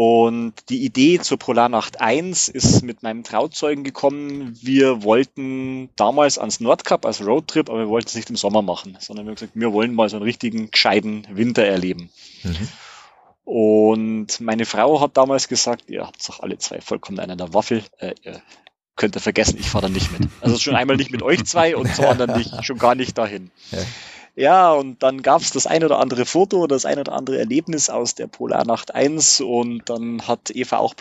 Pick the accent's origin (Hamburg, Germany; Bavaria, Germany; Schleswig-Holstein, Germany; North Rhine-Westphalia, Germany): Bavaria, Germany; Regensburg; Ich komme aus Regensburg. Das ist ja in der Nähe von München, sage ich mal, am nördlichsten Punkt der Donau.